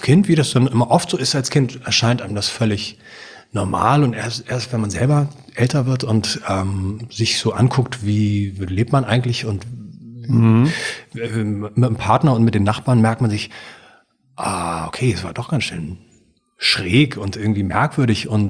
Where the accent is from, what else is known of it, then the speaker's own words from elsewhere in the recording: Hamburg, Germany; Ich bin in einer Kommune aufgewachsen in Hamburg, in so einer Art Hippie-Wohnprojekt.